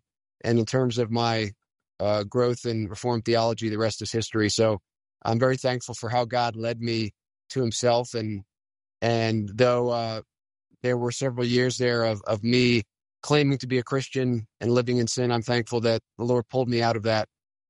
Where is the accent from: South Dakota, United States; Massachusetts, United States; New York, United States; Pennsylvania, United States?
Pennsylvania, United States; Allentown; We moved around a little bit while I was young, and then he got out, and I was raised in the Lehigh Valley, Allentown, Bethlehem area in Pennsylvania.